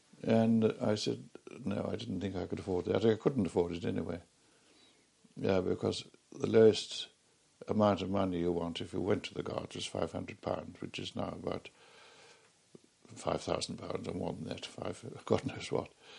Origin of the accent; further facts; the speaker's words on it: Cardiff, Wales, United Kingdom; also born or lived in Penarth; Well, I come from Wales. I was born in Roath, R-O-A-T-H, which is a part of, or not part of Cardiff, it's a suburb of Cardiff, I suppose. And my father was a ship owner, owned two ships